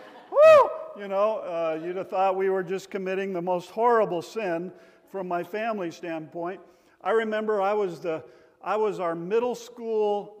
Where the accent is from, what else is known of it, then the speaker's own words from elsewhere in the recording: California, United States; Now you got to remember that we came from Southern California.